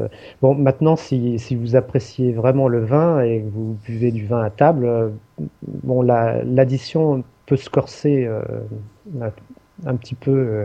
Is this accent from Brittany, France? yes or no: no; Auvergne-Rhône-Alpes, France; also born or lived in Algeria; je suis né là-bas, mais je n'y ai passé que 2 années. Et après, nous sommes rentrés, nous nous sommes installés justement en Haute-Savoie où j'ai passé toute mon enfance.